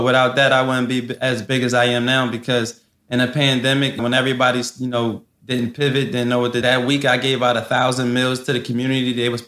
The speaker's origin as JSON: {"language": "English", "town": "Philadelphia", "region": "Pennsylvania", "country": "United States", "said": "I come from West Philly. I done seen so much stuff in my life growing up."}